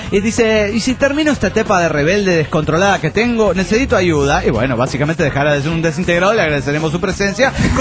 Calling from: Puebla, Mexico; Soy su amigo de Puebla, México.

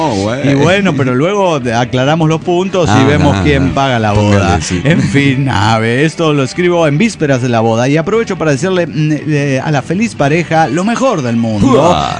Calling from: Farmington Hills, Michigan, United States; de Farmington Hills, Michigan.

